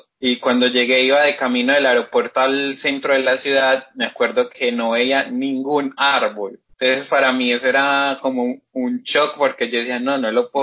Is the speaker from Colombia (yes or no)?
yes; Colombia